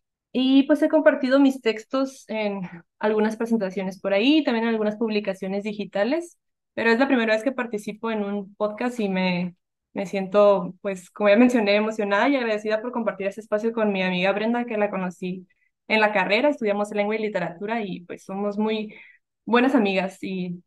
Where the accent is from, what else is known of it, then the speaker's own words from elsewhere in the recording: Tecate, Baja California, Mexico; born there; yo nací en Tecate y toda mi familia pues es de ahí de Tecate